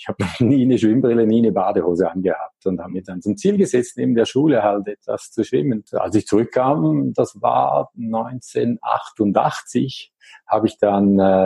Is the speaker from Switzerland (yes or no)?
yes; Appenzell, Switzerland; ich bin aufgewachsen, wohne immer noch im Appenzellerland. Das liegt ganz im Osten der Schweiz, nahe an Deutschland und Österreich, der beiden Grenzen.